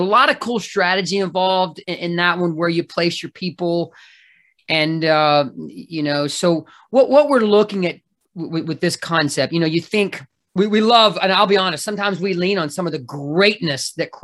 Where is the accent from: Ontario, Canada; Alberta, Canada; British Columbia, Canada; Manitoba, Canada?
British Columbia, Canada; born there; I was born in British Columbia. I still have dual citizenship.